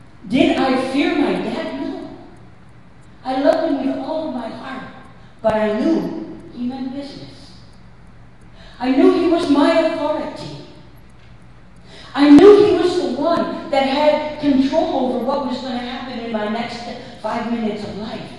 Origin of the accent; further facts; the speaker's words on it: New York, United States; I'm from New York. It's cold here.